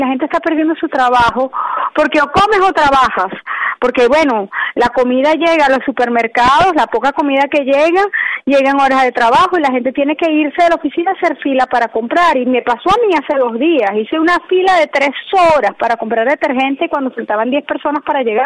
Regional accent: Venezuela; En Venezuela mi pueblo pasa 3-4 horas haciendo filas para buscar los alimentos básicos

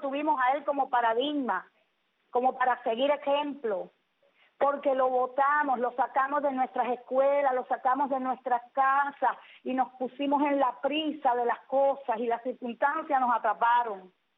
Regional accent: Cuba; Somos una sola Cuba, somos cubanos los de allá y cubanos los de acá.

